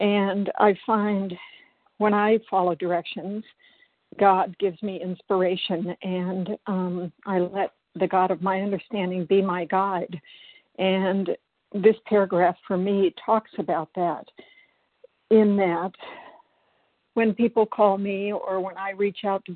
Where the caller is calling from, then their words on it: Silver Spring, Maryland, United States; I'm calling from Silver Spring, Maryland. Hi, everybody.